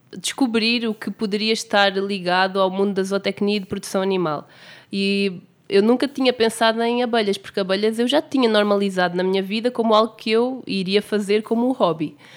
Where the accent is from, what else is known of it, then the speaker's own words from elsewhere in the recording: Portugal; eu cresci numa aldeia em Portugal, uma aldeia com 800 habitantes, um meio rural muito pequeno, onde quase tudo é família.